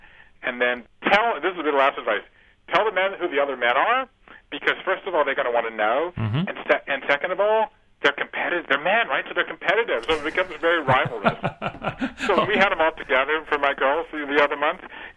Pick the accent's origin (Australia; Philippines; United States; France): United States; Georgia; There's Tadpole Ben from my hometown down in Georgia.